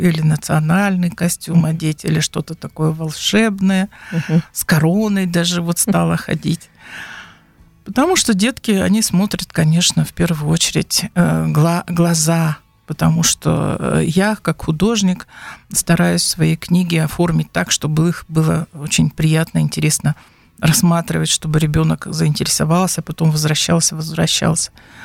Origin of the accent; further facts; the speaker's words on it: Angarsk, Irkutsk Oblast, Russia; born there; Я родилась в городе Ангарске Иркутской области очень давно, 60 лет назад почти что.